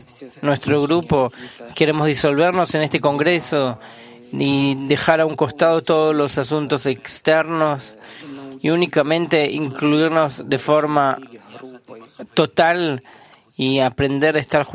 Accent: Novosibirsk, Novosibirsk Oblast, Russia; soy de Novosibirsk

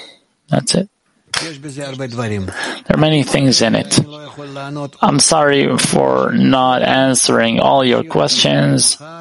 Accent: Belarus; I was born in Belarus. I lived there. I grew up there. I know this country.

